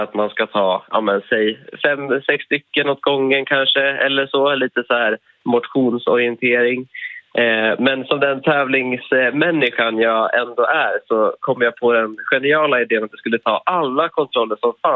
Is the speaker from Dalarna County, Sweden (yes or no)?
yes; Mora, Dalarna County, Sweden; jag kommer från Mora då, så vi liksom cyklade och sprang runt i hela Mora